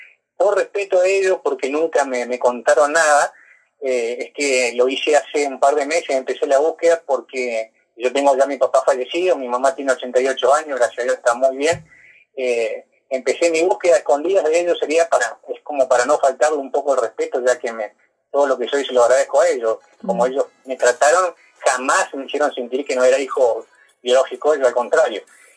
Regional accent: Estanislao del Campo, Formosa, Argentina; born there; now in Santa Fe, Argentina; Yo nací en Estanislao de Campo, ahí provincia de Formosa, el 31 de mayo de 1978.

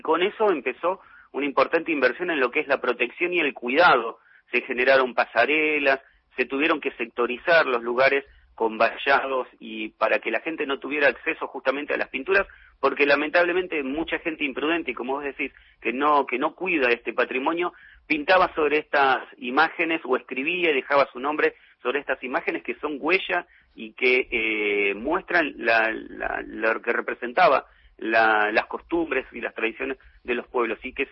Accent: La Plata, Buenos Aires Province, Argentina; moved away as an adult; now in Perito Moreno, Argentina; yo soy platense. Ya hace 10 años que vivo acá en Perito Moreno. Llegué con una oportunidad laboral cuando terminé la universidad allá en La Plata, en la Facultad de Periodismo.

